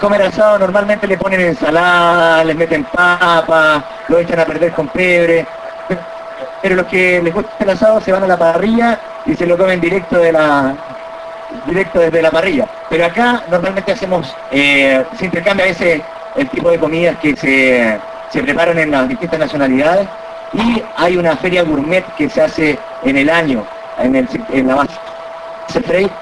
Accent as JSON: {"language": "Spanish", "region": "Magallanes", "country": "Chile", "said": "truqueros como somos los magallánicos hay pocos."}